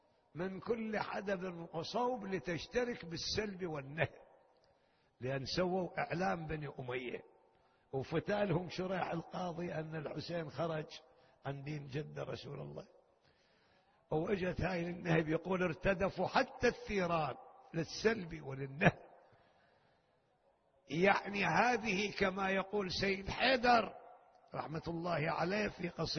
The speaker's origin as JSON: {"language": "Arabic", "country": "Iraq"}